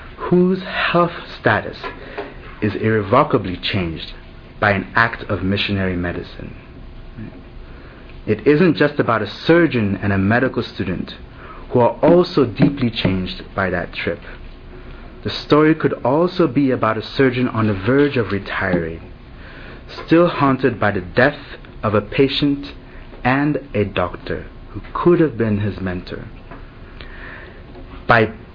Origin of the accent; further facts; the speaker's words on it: Nigeria; moved away as an adult; now in United States; I tried to use Nigerian American, and it came for the fact that I was born in the States, raised in Nigeria from 11 years old onwards, returned for undergraduate studies